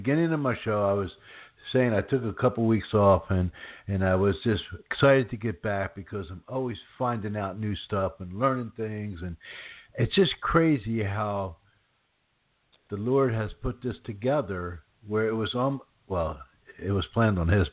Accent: Norristown, Pennsylvania, United States; I grew up in Norristown, Pennsylvania, by King of Prussia

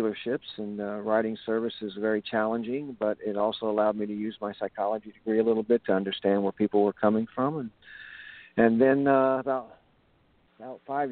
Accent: Houston, Texas, United States; now in Chicago, United States; Okay, I'm calling from outside Chicago, and I'm originally from Houston.

